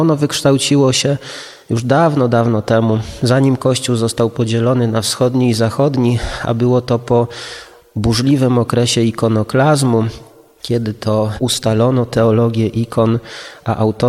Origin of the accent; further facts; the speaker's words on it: Sanok, Subcarpathian Voivodeship, Poland; pochodzę z Sanoka